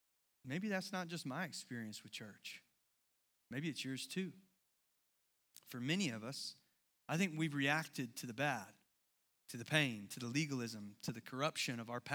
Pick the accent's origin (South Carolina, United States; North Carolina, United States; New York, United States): South Carolina, United States; Summerville; I grew up in Somerville